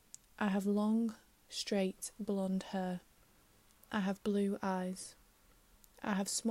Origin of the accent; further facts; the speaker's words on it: England, United Kingdom; I am English. I am 20 years old. I was born on the 26th of September 1999. I live in Preston, England.